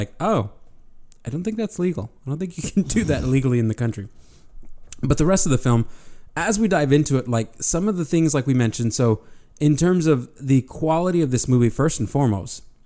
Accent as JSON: {"language": "English", "region": "Texas", "country": "United States", "said": "I must have missed that course, because, and I'm from Texas."}